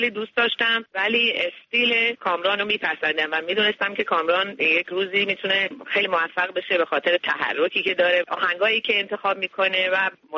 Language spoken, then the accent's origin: Persian; Iran; moved away as an adult; علت این که من از ایران بیرون اومدم